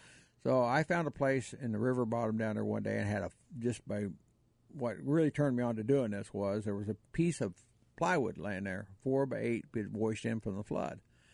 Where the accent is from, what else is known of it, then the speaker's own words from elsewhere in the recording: Missouri, United States; Now, I'm from Missouri. You got to show me an awful lot of stuff, you know.